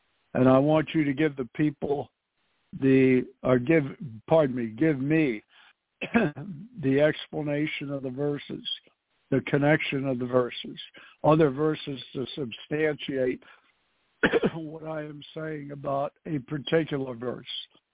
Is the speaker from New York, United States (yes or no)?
yes; New York City, New York, United States; I was raised in New York City